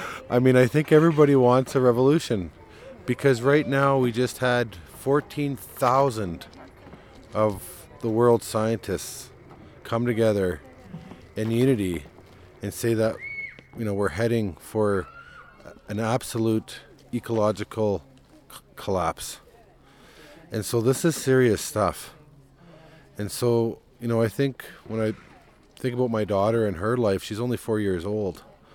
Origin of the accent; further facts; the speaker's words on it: Serpent River First Nation, Ontario, Canada; I'm from Serpent River First Nation.